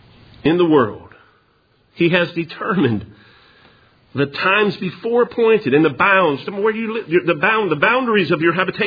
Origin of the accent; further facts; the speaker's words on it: Cincinnati, Ohio, United States; born there; I was born in 1968. It wasn't an accident. Listen, I was born in Cincinnati, Ohio.